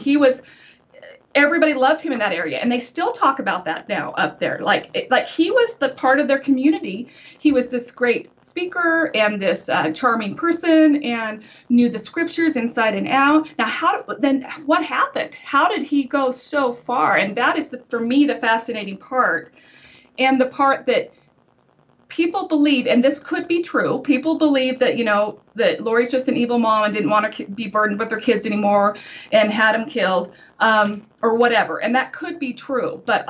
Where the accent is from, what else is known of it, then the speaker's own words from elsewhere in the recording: Utah, United States; I grew up in Utah. I am a member of the LDS Church.